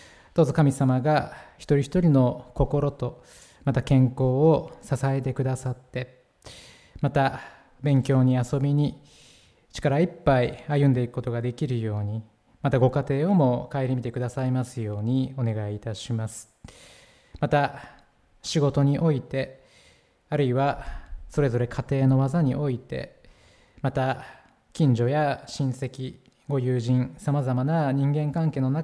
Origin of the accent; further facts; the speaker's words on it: Biratori, Hokkaido, Japan; 私の実家ビラトリというところですけれども、